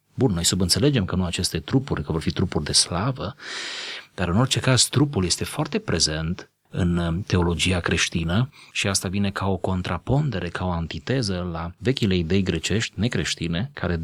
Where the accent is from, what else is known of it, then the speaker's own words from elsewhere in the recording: Romania; În contextul nostru, pentru că noi doi suntem români, a fi creștin înseamnă a fi deasupra românității tale.